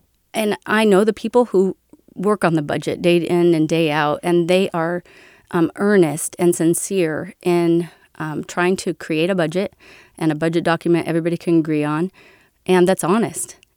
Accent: California, United States; We're from California. I always say my family moved here for the gold rush and we didn't leave. I even grew up panning for gold.

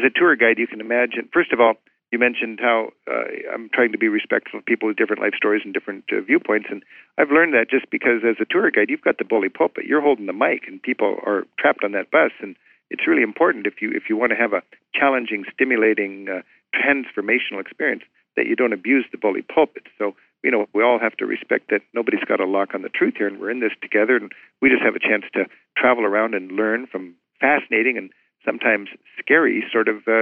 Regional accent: United States; And I said, hi, I'm an American tour guide. I've got 20 Americans at the hotel

